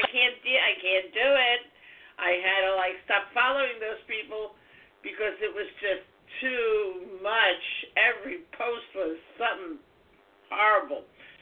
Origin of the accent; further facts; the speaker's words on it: New York, United States; Of course I locked my door. I'm from New York.